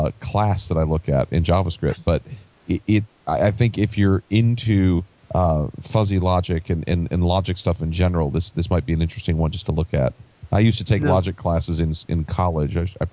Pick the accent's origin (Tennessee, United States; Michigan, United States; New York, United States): Michigan, United States; Detroit; Well, I grew up in Detroit, and we had a very large Polish population there.